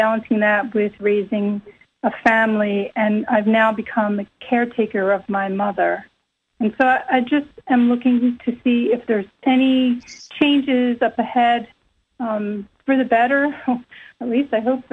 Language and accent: English; Pennsylvania, United States; I'm actually from Bucks County.